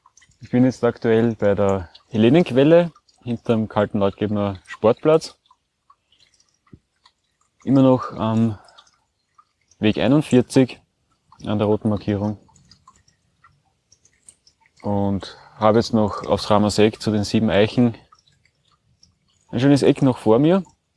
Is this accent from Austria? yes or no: yes; Breitenfurt bei Wien, Lower Austria, Austria; rund um meinen Heimatort Breitenfurt bei Wien.